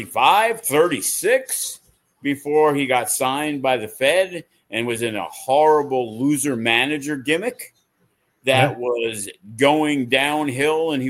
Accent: Virginia, United States; I'm coming here from Virginia at 5'6" and I'm 150 pounds.

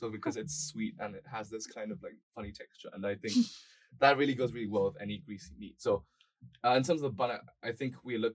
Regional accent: Hong Kong; now in London, United Kingdom; So I'm from Hong Kong

